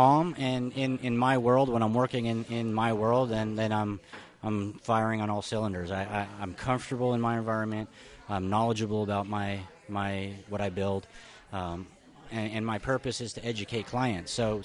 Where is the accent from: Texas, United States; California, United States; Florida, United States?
California, United States; Well, originally I'm from California, and I've traveled all over the world, so I have a global experience.